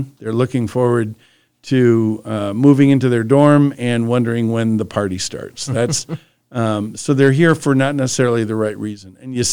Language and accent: English; Racine, Wisconsin, United States; I'm a born and raised cheesehead, right? I'm from Wisconsin, born in Wisconsin, went to school in Wisconsin, worked in Wisconsin. I watched the 1967 Ice Bowl with my dad as a 10-year-old in our rec room in Racine.